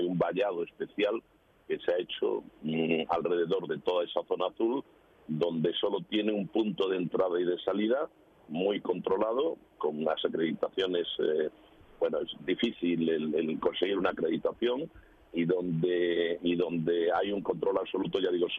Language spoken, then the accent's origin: Spanish; Spain; el secreto es que somos españoles